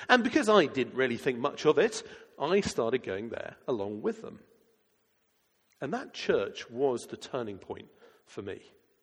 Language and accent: English; United Kingdom; I guess because I'm British and that's what you do.